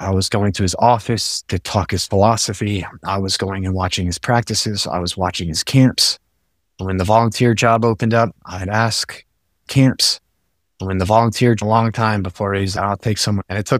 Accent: Bowie, Maryland, United States; I grew up in Bowie, Maryland, which is about 20 minutes away from Annapolis and outside of Washington, D.C.

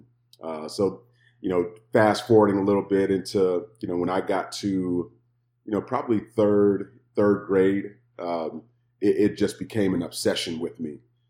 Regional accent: Kansas City, United States; You know, and I'm from Kansas City

